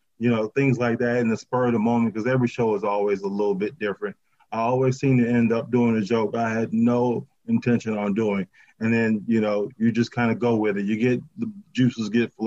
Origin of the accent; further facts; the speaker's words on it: Ypsilanti, Michigan, United States; I'm actually from Ypsilanti, Michigan, which is a suburb of Detroit there.